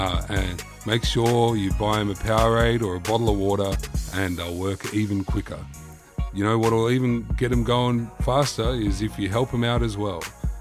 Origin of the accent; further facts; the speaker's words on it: Sydney, New South Wales, Australia; And I said, I'm from Sydney.